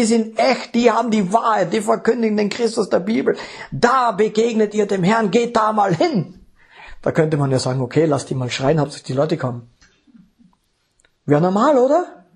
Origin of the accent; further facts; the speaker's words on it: Austria; bin Warmduscher, die Couch ist mein liebstes Ding, bin Österreicher, Mamas Liebling.